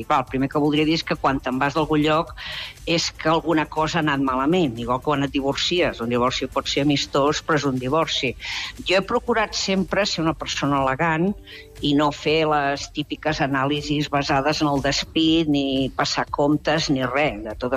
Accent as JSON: {"language": "Catalan", "region": "Catalonia", "country": "Spain", "said": "jo no sóc pitjor catalana que vostè, i jo no sóc una catalana espanyolista, jo sóc una catalana espanyola"}